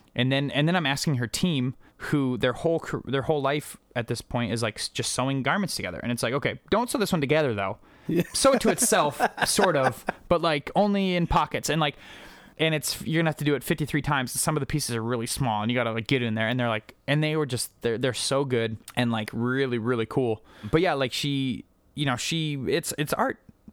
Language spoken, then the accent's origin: English; Montana, United States; I come from Montana. Like, there's no art, there's no culture.